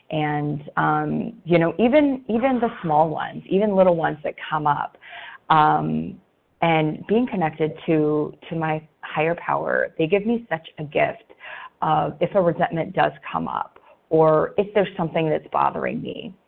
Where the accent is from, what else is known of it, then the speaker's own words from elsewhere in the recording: California, United States; I'm from Southern California.